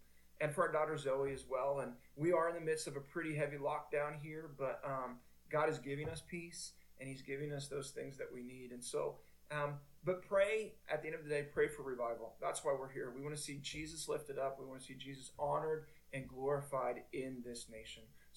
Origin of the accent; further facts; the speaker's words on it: Indianapolis, Indiana, United States; So as I mentioned, we are from the west side of Indianapolis